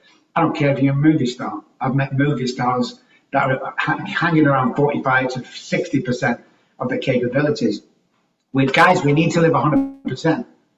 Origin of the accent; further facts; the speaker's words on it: Manchester, North West England, United Kingdom; now in San Antonio, United States; I'm actually from Manchester, England, and I've been in Texas for around 19 years